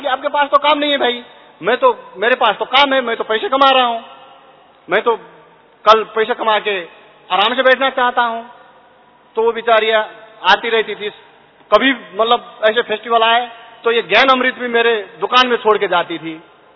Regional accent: Nepal; Hindi is a second language; कृपया मैं नेपाल से आया हुआ हूँ और ये स्पष्ट हिंदी नहीं भी हो सकती है

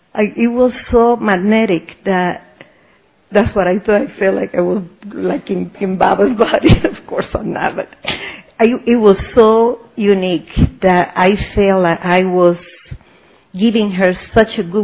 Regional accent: Tampa, Florida, United States; I am from Tampa, Florida, USA.

